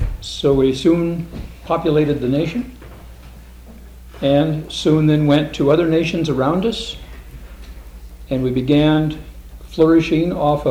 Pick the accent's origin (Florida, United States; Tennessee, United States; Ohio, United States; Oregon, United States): Oregon, United States; Portland; from Portland, Oregon, and I'm a counselor in private practice